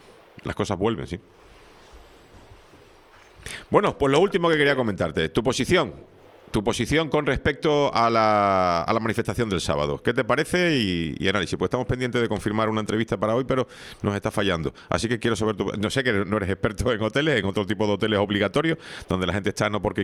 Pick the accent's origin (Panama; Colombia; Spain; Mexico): Spain; Pero tan tontos somos los españoles que esto lo vamos a pasar por alto